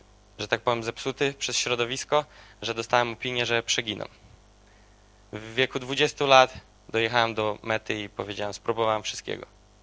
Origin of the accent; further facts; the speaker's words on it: Gołdap, Warmian-Masurian Voivodeship, Poland; Ja jestem z Gołdapi, to jest na Mazurach, jakieś 450 km stąd.